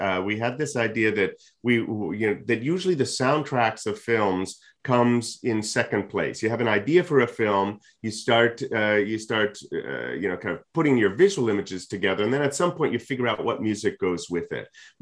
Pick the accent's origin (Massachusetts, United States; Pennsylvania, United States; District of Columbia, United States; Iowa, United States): Massachusetts, United States; Boston; now in Washington, United States; I'm from Boston originally.